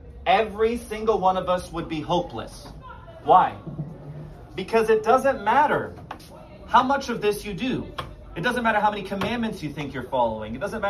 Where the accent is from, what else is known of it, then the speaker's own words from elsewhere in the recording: Lebanon; now in Dallas, United States; I'm originally from Lebanon in the Middle East, but I currently live in Dallas, Texas. That's where I'm coming to you from today